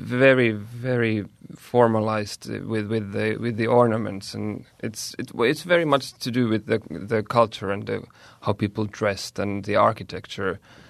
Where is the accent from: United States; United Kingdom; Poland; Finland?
Finland; I'm from Finland.